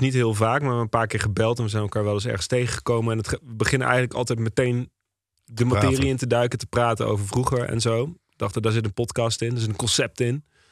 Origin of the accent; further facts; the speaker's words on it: Beuningen, Gelderland, Netherlands; also born or lived in Nijmegen; Ik ben geboren in Nijmegen en ben vrij snel in Beuningen gaan wonen. Dat is echt een NEC-bolwerk.